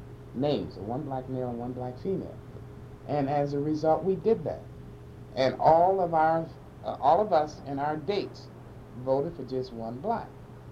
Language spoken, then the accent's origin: English; Ohio, United States; born there; I was born on Rose Street, which runs adjacent to Wilson Avenue, one of the short streets. And my family, when my dad entered Mahoning Valley, he settled on the east side.